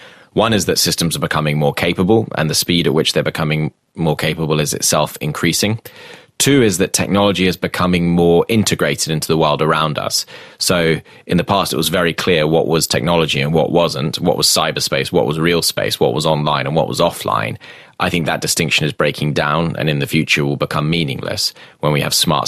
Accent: United Kingdom; So I come from Europe, where this kind of regime is the furthest advanced in the world.

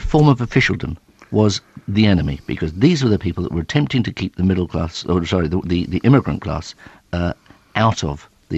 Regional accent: England, United Kingdom; oh, you're an Australian. I said, actually, no, I'm English.

